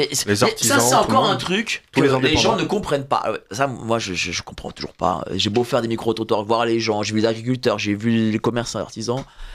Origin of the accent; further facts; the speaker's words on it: Poland; Alors, j'ai appris ça quand j'étais môme en Pologne.